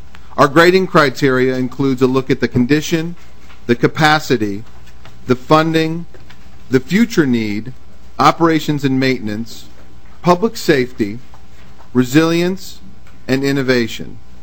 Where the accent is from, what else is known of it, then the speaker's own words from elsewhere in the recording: Los Angeles, California, United States; moved away as an adult; now in Washington, United States; I grew up in Los Angeles, where we were number one for a long time. Finally, 25 years after being in D.C., I'm back to number one.